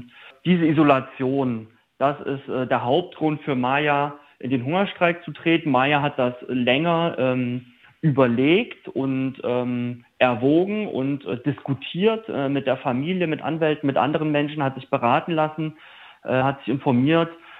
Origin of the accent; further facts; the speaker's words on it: Jena, Thuringia, Germany; ich bin aus Jena